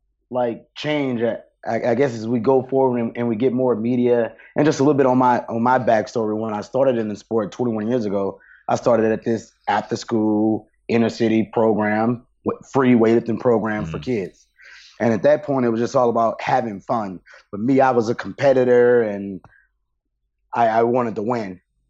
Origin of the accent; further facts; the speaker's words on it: St. Louis, Missouri, United States; based off my circumstances and how I grew up in St. Louis